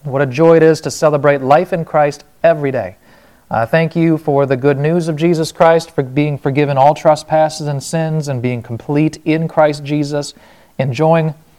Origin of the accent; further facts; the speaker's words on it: Wisconsin, United States; accent: Wisconsin; I'd heard my Wisconsin accent come out in there.